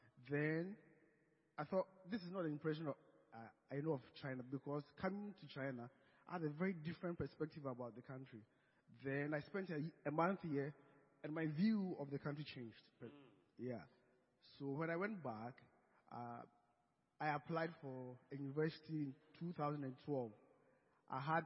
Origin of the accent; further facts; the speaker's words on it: Ghana; I'm from Ghana and born into a family of eight with five other siblings.